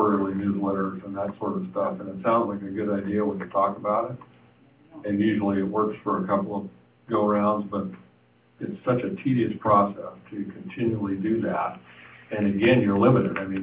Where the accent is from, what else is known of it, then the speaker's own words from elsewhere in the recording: West Coast, United States; I can also tell you, I'm sure glad I'm from the West Coast, because that is an absolutely incredible mess back east.